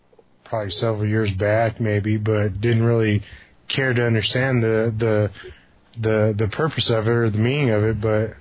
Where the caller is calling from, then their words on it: Denver, Colorado, United States; moved away; I live in South Central Kansas. I'm originally from Denver, Colorado. I actually left Denver, Colorado back in August of 08